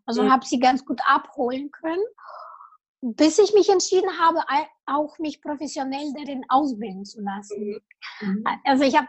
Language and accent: German; Kazakhstan; ich komme ursprünglich aus Kasachstan.